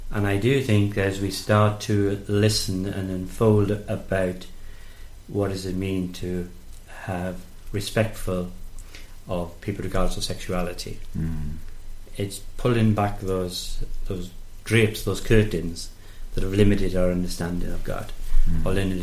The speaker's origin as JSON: {"language": "English", "country": "United Kingdom", "said": "I can speak from a personal perspective when I'm speaking as a British person here"}